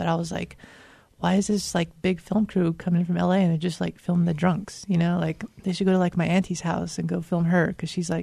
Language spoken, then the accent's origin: English; Gallup, New Mexico, United States; I was born and raised in Gallup, and Gallup is a border town to the Navajo Reservation.